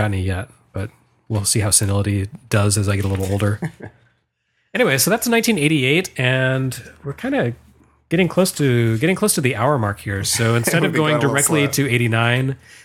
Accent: Wales, United Kingdom; during the late 80s to early 90s, I was a teenager growing up in South Wales

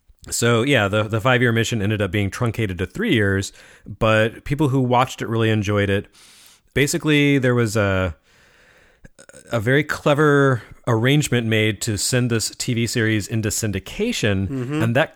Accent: Lubbock, Texas, United States; I seem to remember like one station in where I grew up in Lubbock, Texas, would run it in the afternoons

